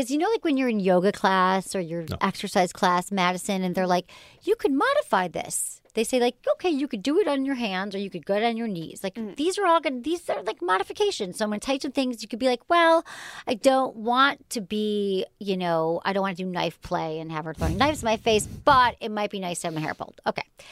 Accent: Australia; And I'm from Australia.

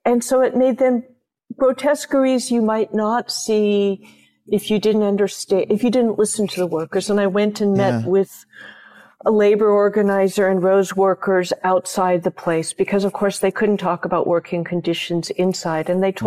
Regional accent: California, United States; One of the joys, I'm a Californian, I'm a habitué of farmers markets.

